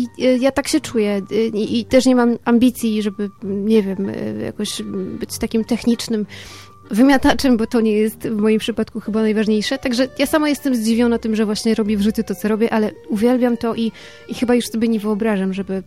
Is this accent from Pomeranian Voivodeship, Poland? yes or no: no; Silesian Voivodeship, Poland; now in Warsaw, Poland; Ja pochodzę z takiej malutkiej wsi spod Częstochowy i to lasy i pola i łąki są dla mnie takim środowiskiem naturalnym.